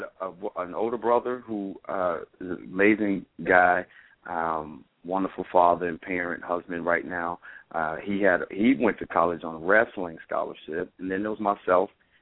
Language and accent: English; Midwest, United States; I grew up in a Christian home. Growing up in the Midwest, church was a way of life for 95% of everybody.